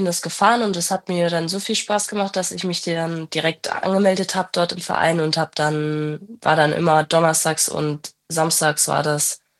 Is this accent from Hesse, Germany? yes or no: yes; Frankfurt, Hesse, Germany; ich bin 18 Jahre alt, ich komme aus Frankfurt